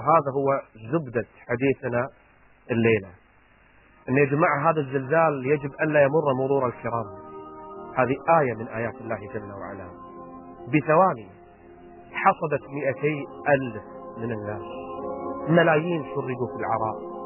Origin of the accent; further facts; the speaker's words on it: Kuwait; توجه رسالة لوزير الداخلية عندنا بالكويت